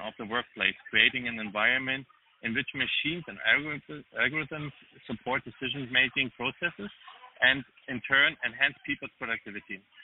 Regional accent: Germany; English is a second language; except that he's from Argentina and I'm from Germany.

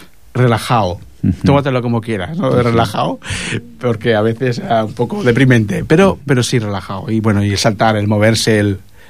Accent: Ripoll, Catalonia, Spain; es mi pueblo, es mi pueblo. Yo con esto te digo ya mucho. No es el pueblo más bonito del mundo, desde luego. No es el lugar más sano del mundo, pero sigue siendo mi pueblo.

